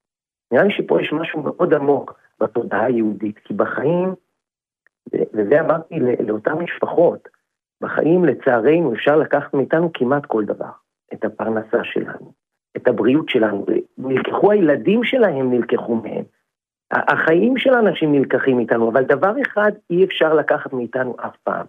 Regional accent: Jerusalem, Jerusalem District, Israel; השבת היה פה בירושלים, אני ירושלמי, כבר דור תשיעי של ירושלמי

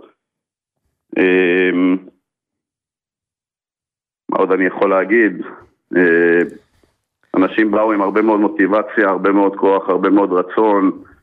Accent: Netanya, Central District, Israel; now in Petah Tikva, Israel; אני במקור מנתניה, כרגע אני מפתח תקווה

